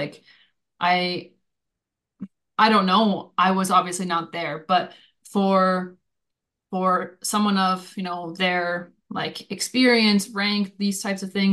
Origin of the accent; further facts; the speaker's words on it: Canada; moved away as an adult; now in Germany; living and growing up in Canada and having my entire network be in North America to then end up uprooting, moving to Europe. And yeah, okay, we've been now in Germany for the last 3 years, but I've also been in Norway, been in Austria, been in Hungary